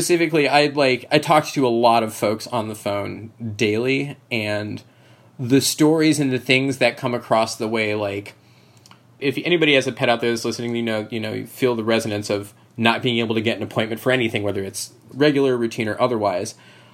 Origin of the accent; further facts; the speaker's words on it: Florida, United States; I like growing up in Florida is a weird place. So like disaster preparation is kind of baked into your mentality growing up.